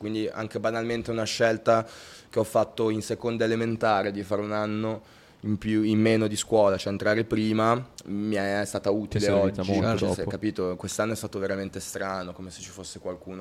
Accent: Genoa, Liguria, Italy; Che sono di Genova, quindi viene spontaneo farlo

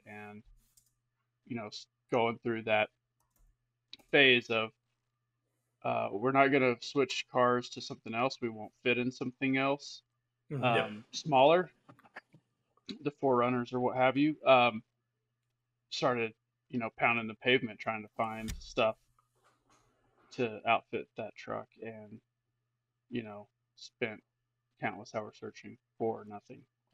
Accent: Texas, United States; And I grew up in the Texas Panhandle, and I have seen my share of ranch hand bumpers

